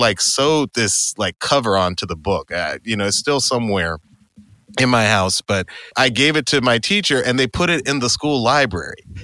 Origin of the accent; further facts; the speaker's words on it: Atlanta, Georgia, United States; now in Los Angeles, United States; And I moved out to LA where I had extended family. Now, I grew up in Atlanta, but my family's lived in California since the early 1900s.